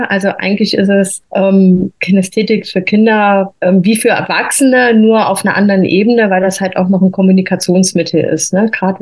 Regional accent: Thuringia, Germany; born there; moved away as an adult; now in Freising, Germany; komme hier aus der Nähe von München, also wohnhaft jetzt im Freising. Gebürtig eigentlich komme ich aus Thüringen, bin aber quasi nach der Wende hier in Bayern gelandet

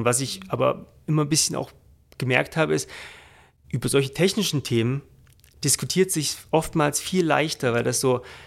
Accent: Germany; Also jetzt, ob ich jetzt als Deutscher für Deutschland spreche oder in Österreich ist oder Europa allgemein

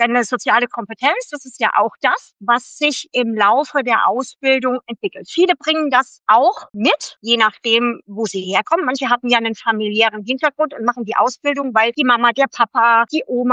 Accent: Saarland, Germany; ich bin 59 Jahre alt, ich komme aus dem Saarland

